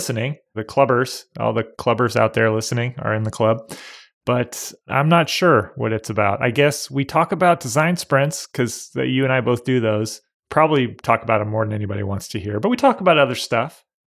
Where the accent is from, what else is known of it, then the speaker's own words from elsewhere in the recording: Washington, United States; also born or lived in Seattle, United States; No, I grew up in Washington State and lived for many years in Seattle, and it is the same thing there.